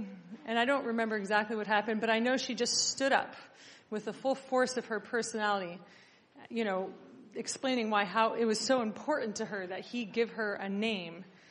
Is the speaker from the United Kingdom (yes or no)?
no; New Vrindavan, West Virginia, United States; So so I grew up in New Vrindavan, and I remember my grandmother had a very funny relationship with Radhanath Maharaj.